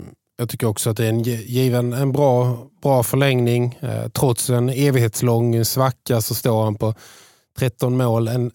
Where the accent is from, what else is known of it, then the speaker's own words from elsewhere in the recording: Fagersta, Västmanland County, Sweden; Världsklass, som vi säger i Fagersta. Hemma i Fagersta.